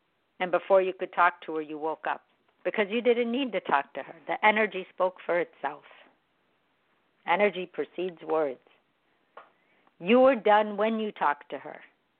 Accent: Chicago, Illinois, United States; born there; because I have an Arabic background, I'm not Iraqi, I'm not even I was born in America, in Chicago

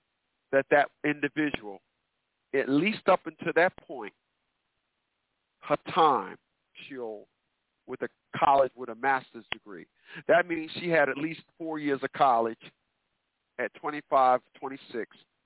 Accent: Newark, New Jersey, United States; this is why the mistakes in the community where I'm from, and I'm from Newark, New Jersey, this is why the process of failure is being repeated.

